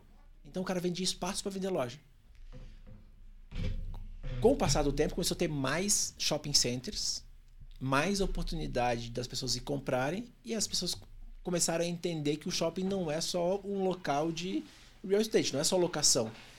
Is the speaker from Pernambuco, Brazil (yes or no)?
no; Blumenau, Santa Catarina, Brazil; now in São Paulo, Brazil; Eu sou de Blumenau, Santa Catarina.